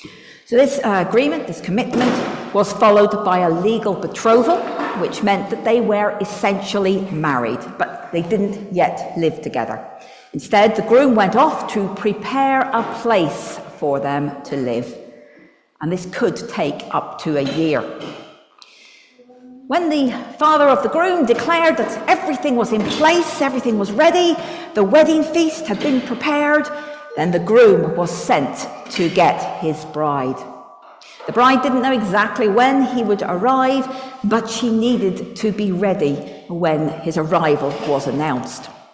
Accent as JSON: {"language": "English", "town": "Belfast", "region": "Northern Ireland", "country": "United Kingdom", "said": "Right, so I'm just back from a holiday I'm from Belfast, so we were over visiting my family."}